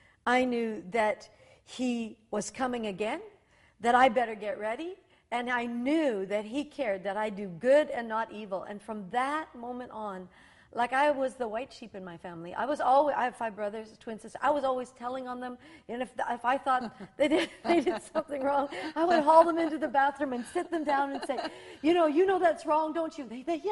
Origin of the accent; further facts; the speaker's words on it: Saskatchewan, Canada; in my hometown, and I was in rural Saskatchewan